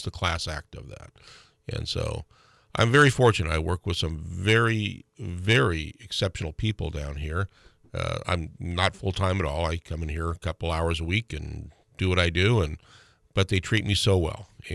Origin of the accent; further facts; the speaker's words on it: Alaska, United States; And I grew up in Westgate, and you know, you get on your snow machine and you get on the river there off of Riverview and Taku, and you'd come uptown